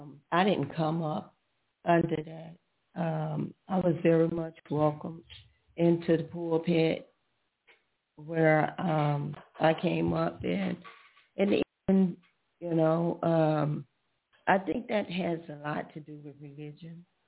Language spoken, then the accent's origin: English; Chicago, Illinois, United States; I was raised in the South of Chicago.